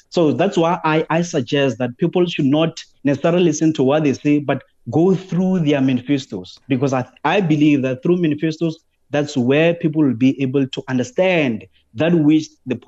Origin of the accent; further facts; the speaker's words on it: Limpopo, South Africa; I come from Limpopo in a village where there's no access to water.